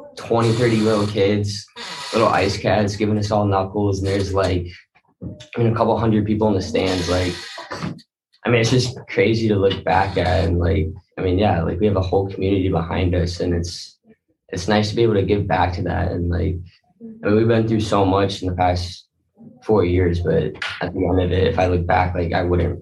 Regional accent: Maumee, Ohio, United States; I mean, growing up, I grew up in Maumee, so I didn't even grow up in BG, and I came here in 8th grade

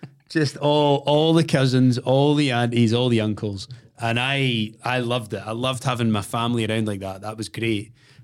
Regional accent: Scotland, United Kingdom; growing up in the Highlands

